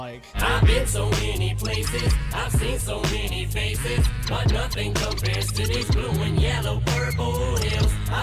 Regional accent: Michigan, United States; maybe it's because I'm from Michigan.

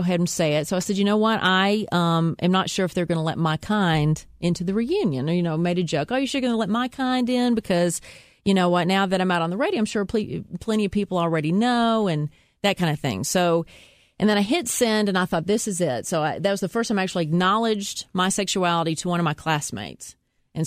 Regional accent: Columbia, Tennessee, United States; my hometown of Columbia, Tennessee

